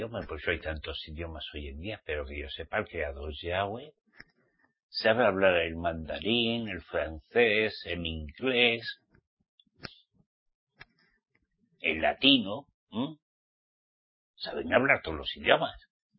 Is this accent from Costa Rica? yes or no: no; Spain; soy español, soy español.